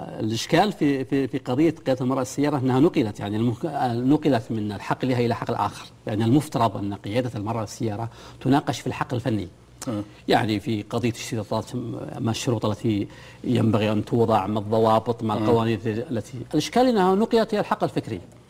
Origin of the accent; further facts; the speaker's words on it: Saudi Arabia; لأنه عندنا في السعودية ظاهرة يعني تحتاج إلى دراسة العلوم الاجتماعية